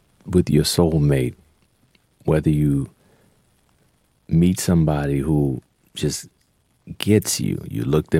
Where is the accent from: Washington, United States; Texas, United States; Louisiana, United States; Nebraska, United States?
Louisiana, United States; New Orleans; I learned a lot from a lot of the different pianists that I grew up listening to in New Orleans.